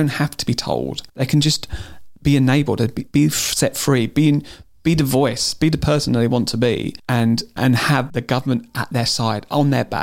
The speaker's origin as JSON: {"language": "English", "town": "Chatham", "region": "South East England", "country": "United Kingdom", "tie": "born or raised there", "said": "Yeah, so I was born in Medway. I was born in All Saints Hospital in Chatham. Grew up in Lawswood."}